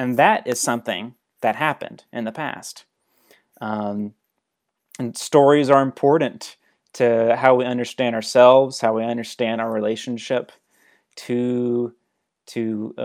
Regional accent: Memphis, Tennessee, United States; I grew up in Memphis, and, you know, everyone has some sort of, you know, story

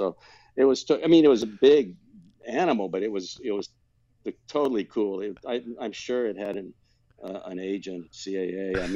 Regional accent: Florida, United States; I grew up in South Florida and used to have pet snakes.

